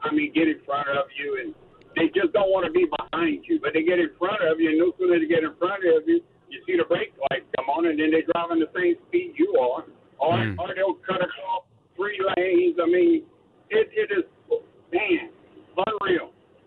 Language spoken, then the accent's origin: English; Louisiana, United States; Then when you get in the rural areas, like I'm from Lafourche Parish, and not to knock Lafourche because it's like that in Terrebonne or anywhere else you go, Covington, the same thing.